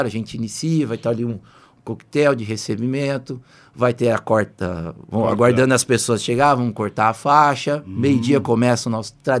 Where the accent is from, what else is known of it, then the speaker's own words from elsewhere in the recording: São Paulo, Brazil; todos sabem que eu sou do interior de São Paulo